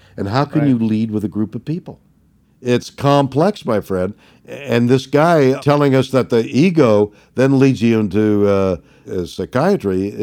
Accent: Montreal, Quebec, Canada; I was brought up in Montreal, Canada.

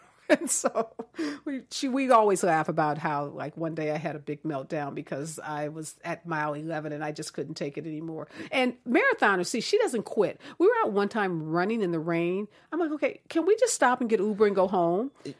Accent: Midwest, United States; now in Los Angeles, United States; I grew up in the Midwest. You couldn't even wear white after Labor Day. So you know how happy I am to be in LA?

